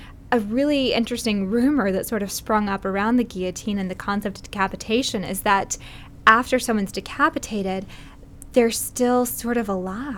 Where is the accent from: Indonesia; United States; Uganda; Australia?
United States; the South; English is a second language; I'm from the South